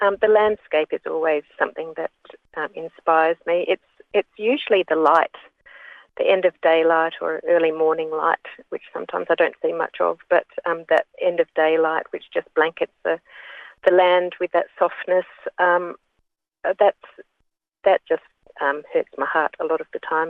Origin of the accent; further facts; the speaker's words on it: Katanning, Western Australia, Australia; now in Albany, Australia; I grew up in Katanning, actually, but every summer was spent in Albany. So it's really nice now to live in my holiday town. And I live now overlooking Middleton Beach